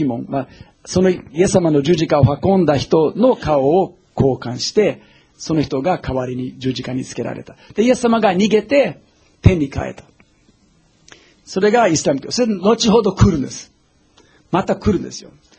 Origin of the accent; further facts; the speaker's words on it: Brazil; 例えば僕はブラジルで育ちましたけども